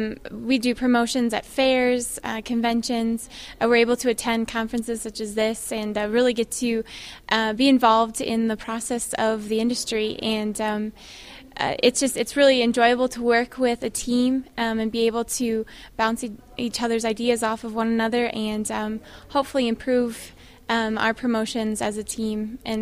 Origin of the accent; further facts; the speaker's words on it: Beresford, South Dakota, United States; I'm from Beersford, South Dakota, and I grew up on a small cow-calf farm